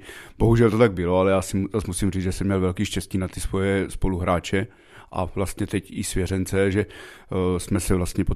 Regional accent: Brno, South Moravian Region, Czechia; a já jsem vyrůstal v Brně na Riviéře a tam se hrál neustále tenis nohejbal

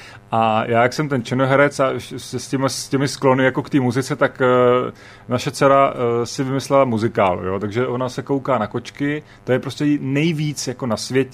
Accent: Valašské Meziříčí, Zlín Region, Czechia; já jsem z Valašského Meziříčí

